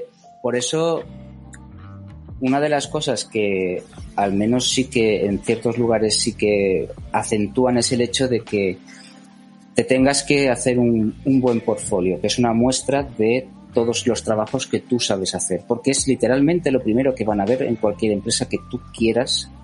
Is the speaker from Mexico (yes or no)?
no; Balearic Islands, Spain; soy de Mallorca y cuando yo empecé a estudiar no existía en Mallorca, vamos a decir, unos estudios que fueran sobre videojuegos